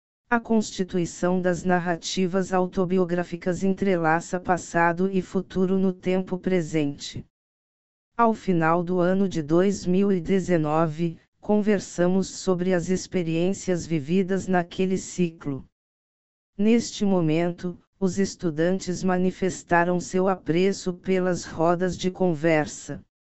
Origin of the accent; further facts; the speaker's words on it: Central-West, Brazil; born there; Nasci no Planalto Central, fruto da união entre uma goiana e um mineiro. Na linhagem materna, nossas origens remontam ao antigo norte do estado de Goiás